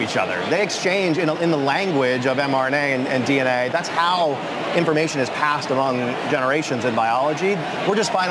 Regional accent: Florida, United States; I grew up in Florida. We know when a hurricane is coming.

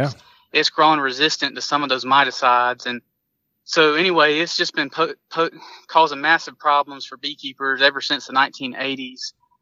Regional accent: North Carolina, United States; Yeah, so I'm from down south. I grew up in North Carolina, and right now I live in between Charlotte and Asheville, so in the foothills of North Carolina, in Cleveland County, North Carolina.

